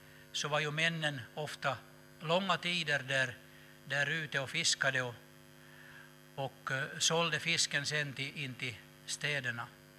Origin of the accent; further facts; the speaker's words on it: Bosund, Ostrobothnia, Finland; Där vi kommer ifrån, där vi är hemma ifrån i Bosund, så där är ju det är ju en skärgårdsby.